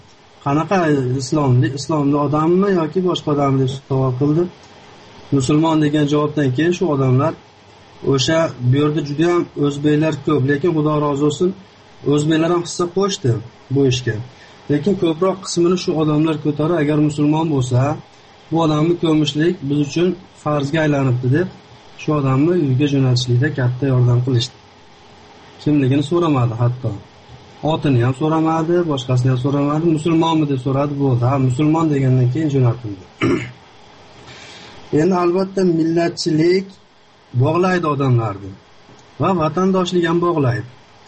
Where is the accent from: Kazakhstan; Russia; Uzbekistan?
Russia; Yekaterinburg, Sverdlovsk Oblast; Şimdi ben özüm Yekaterinburg'danman. Sverdlovsk şehrinden.